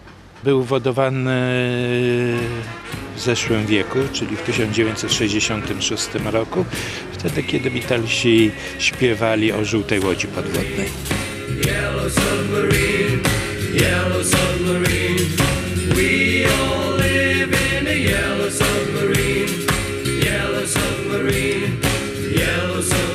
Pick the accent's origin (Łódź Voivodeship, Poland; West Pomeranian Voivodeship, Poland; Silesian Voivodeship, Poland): Silesian Voivodeship, Poland; Gliwice; bo my jesteśmy w sumie ze Śląska, z Gliwic